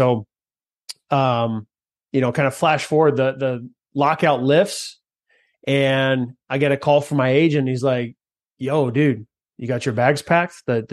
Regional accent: Fresno, California, United States; I grew up in the West Coast, so all the Pac-10 schools at the time

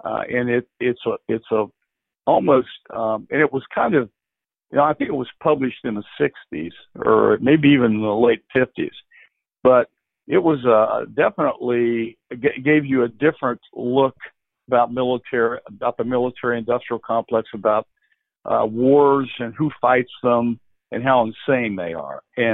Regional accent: West Virginia, United States; I mean, I changed the name of my hometown, the Augie's hometown, but it is set in the early parts of it are set in West Virginia.

